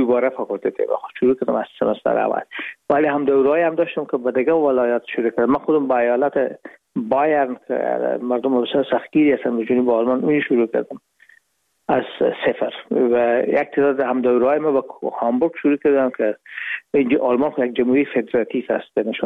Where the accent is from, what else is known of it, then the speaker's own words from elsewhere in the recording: Herat, Afghanistan; now in Hamburg, Germany; ما رفتیم از کابل به هرات و پیش که فاکولته رو پایان برسانیم یا دیپلمی بگیریم از هرات از طریق زمینی داخل مرز ایران شدیم